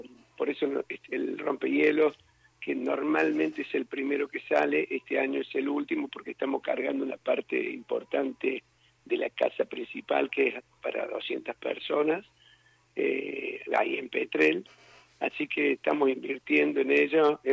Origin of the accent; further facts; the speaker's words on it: Argentina; como buenos argentinos que somos